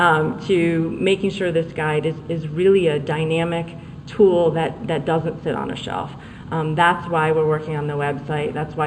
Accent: Massachusetts, United States; also born or lived in Minnesota / Delaware; Delaware's a blue state, but I came from Massachusetts and I was trained in Minnesota, so it's blue is relative.

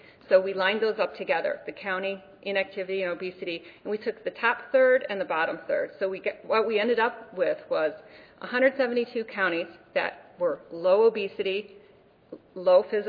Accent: Missouri, United States; I come from Missouri, lowest tobacco tax in the entire country. So you don't say that word in our state.

